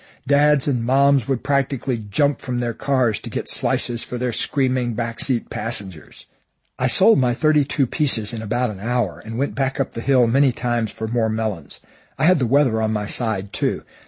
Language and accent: English; Florida, United States; I came up with the idea of selling watermelons by the side of the highway that ran through my hometown. This was long before Interstate 95, the big freeway that now runs through Florida.